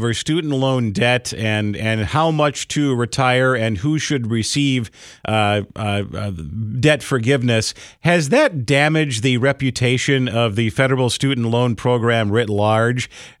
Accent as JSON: {"language": "English", "town": "Chicago", "region": "Illinois", "country": "United States", "tie": "born or raised there", "said": "I grew up in the Beverly neighborhood, and so I have known Rainbow Cone for almost as long as I've been alive."}